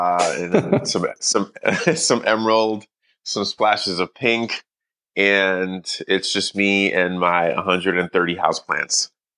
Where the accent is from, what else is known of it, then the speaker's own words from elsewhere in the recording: Queens, New York, United States; also born or lived in Delaware; such a stark difference from growing up in Queens that it really put something in me.